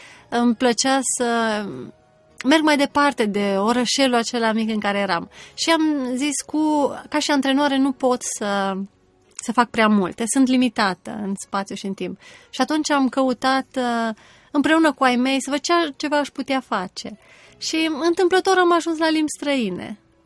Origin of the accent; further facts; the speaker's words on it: Deva, Hunedoara County, Romania; also born or lived in Alba; Suntem de origine din județul Alba, dar ne-am mutat împreună cu familia în Deva și de 20 și ceva de ani suntem din Deva. Deci aș spune că sunt din Deva acum.